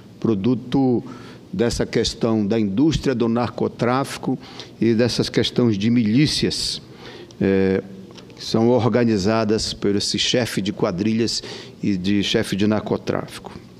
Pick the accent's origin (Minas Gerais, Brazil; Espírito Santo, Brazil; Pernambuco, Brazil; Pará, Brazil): Pará, Brazil; hoje eu quero repercutir aqui nesta casa um processo de grande gravidade lá no meu estado e principalmente na região metropolitana de Belém.